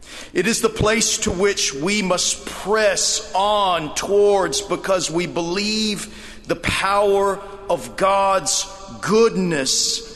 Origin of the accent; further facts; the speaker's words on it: Lubbock, Texas, United States; I'm from Lubbock. We don't believe in water.